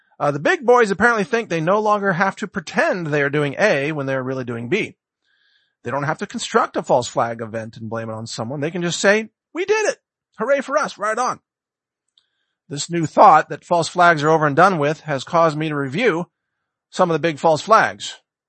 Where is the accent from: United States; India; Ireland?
United States; And yes, for those of you in Canada, note that I use kilometers, even though I'm an American.